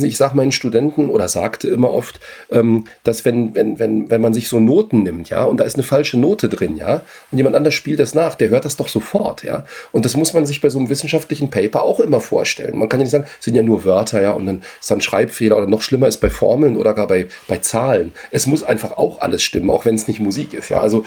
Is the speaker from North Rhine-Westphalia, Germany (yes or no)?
no; Berlin, Germany; Also ich komme ja aus Ostberlin